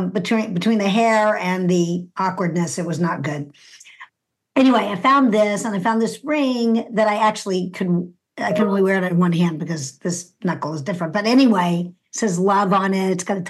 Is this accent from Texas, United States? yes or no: yes; Houston, Texas, United States; So I grew up in Houston, Texas, and I am Jewish.